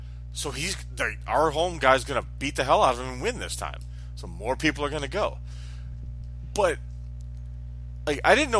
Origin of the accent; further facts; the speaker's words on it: Detroit, Michigan, United States; Look at the Tigers. We're both from Detroit.